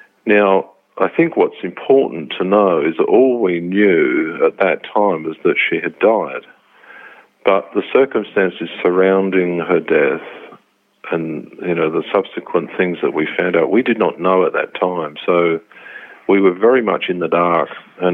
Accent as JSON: {"language": "English", "region": "England", "country": "United Kingdom", "moved": "as an adult", "lives_now": "Brisbane, Australia", "said": "So yeah, I was Brisbane based. I emigrated over from England in 78. I just came straight to Brisbane and really kind of made that the place that I wanted to stay in."}